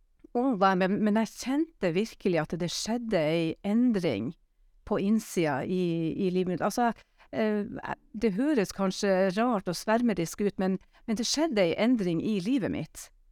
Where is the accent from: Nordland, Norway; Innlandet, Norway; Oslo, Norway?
Nordland, Norway; Narvik; Jeg fikk en invitasjon til å komme i Misjonskirka hjemme i Narvik.